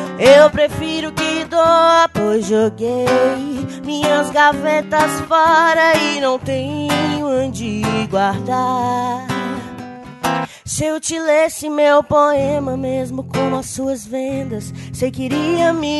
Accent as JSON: {"language": "Portuguese", "region": "Minas Gerais", "country": "Brazil", "said": "Eu sou mineira"}